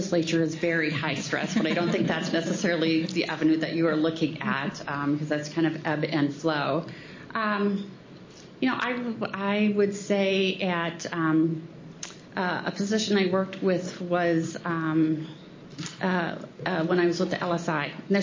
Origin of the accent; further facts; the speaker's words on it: Rochester, Minnesota, United States; moved away; You know, I came here originally from Rochester, Minnesota. This is my home. I've been here for, I don't know, about 35 years or more.